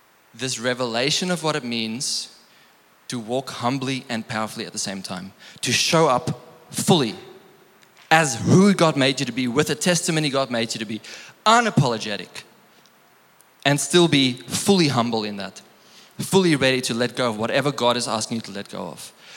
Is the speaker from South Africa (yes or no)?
yes; South Africa; I'm also a bit of a blend, so forgive me if I bring my South Africanness. Don't forgive me for being, I'm proudly South African.